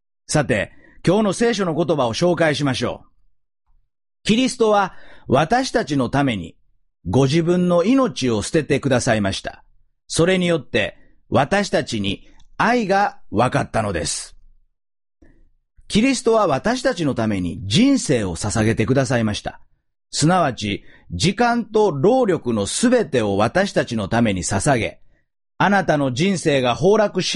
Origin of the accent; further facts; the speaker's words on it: Osaka, Japan; 私は大阪で生まれ育ちましたが、社会科見学で覚えているのは、水道局、仁徳天皇陵、奈良の大仏と奈良公園の鹿、またその糞です。